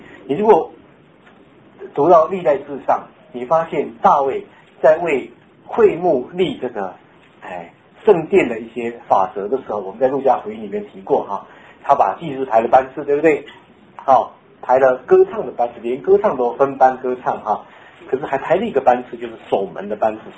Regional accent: China; 我们中国人说无欲则刚嘛

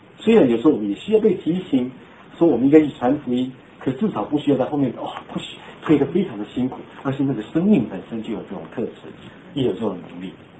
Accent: Taiwan; 你喜欢那种我们台湾话说你讲硬的这种得救吗？

